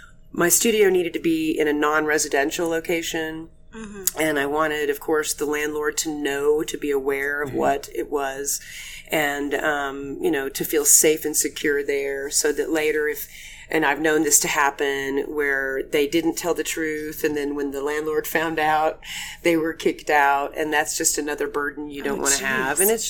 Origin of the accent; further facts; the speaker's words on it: Oklahoma, United States; also born or lived in Georgia; And, you know, growing up in Oklahoma, living in Georgia, places where these tend to grow wild.